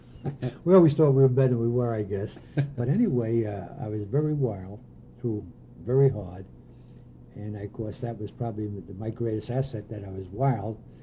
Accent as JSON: {"language": "English", "town": "Staten Island", "region": "New York", "country": "United States", "tie": "born or raised there", "said": "But anyway, I was born on Staten Island, and I did not play high school baseball because I went to a school that was way on the other end of the island"}